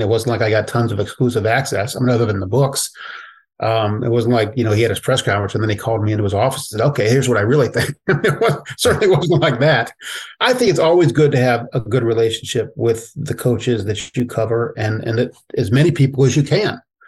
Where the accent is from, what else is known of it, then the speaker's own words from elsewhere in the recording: Dayton, Ohio, United States; I grew up an Ohio State fan. I'm from Dayton, which is about an hour away. My parents met at Ohio State.